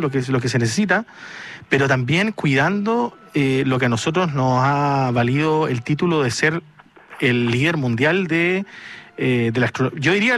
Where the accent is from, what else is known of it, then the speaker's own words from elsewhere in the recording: Punta Arenas, Magallanes, Chile; Yo que soy de Punta Arenas, también allá está